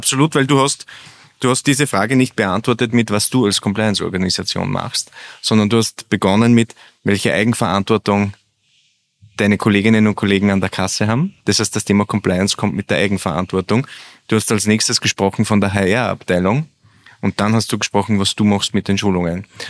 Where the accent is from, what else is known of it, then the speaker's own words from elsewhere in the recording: Austria; bei uns in Österreich